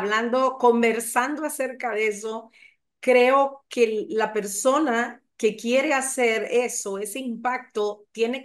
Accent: Honduras; tenemos ese pensamiento tan mediocre de que no nos valoramos nosotros mismos como hondureños

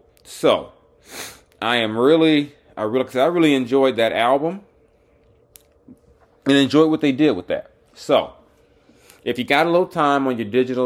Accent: Los Angeles, California, United States; I'm back in my hometown. I was born in Los Angeles. Get to catch a WrestleMania in my hometown, my home area.

